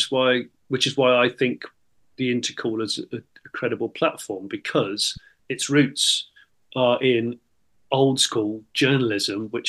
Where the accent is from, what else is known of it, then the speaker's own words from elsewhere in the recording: United Kingdom; I know we're British